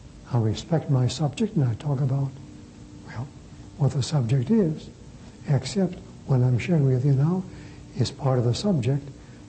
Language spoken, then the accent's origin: English; United States; How blind we can be to the deepest need of not thousands but millions of our fellow Americans.